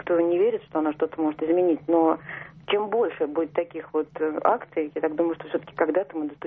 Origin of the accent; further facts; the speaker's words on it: Saratov, Saratov Oblast, Russia; Здравствуйте, я из Саратова.